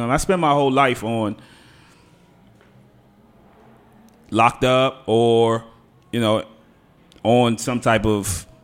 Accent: Washington, District of Columbia, United States; If somebody from the street was asking me where I was from, I'm going to say I'm from 17th Street.

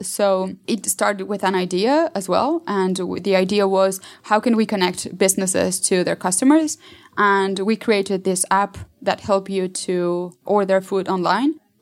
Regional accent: Mexico City, Mexico; English is a second language; So I'm from Mexico City.

